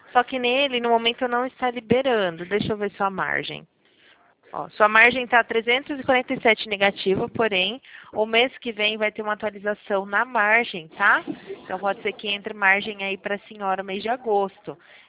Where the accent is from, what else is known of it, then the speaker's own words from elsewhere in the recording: Itu, São Paulo, Brazil; Eu sou do interior de São Paulo, aqui da cidade de Itu.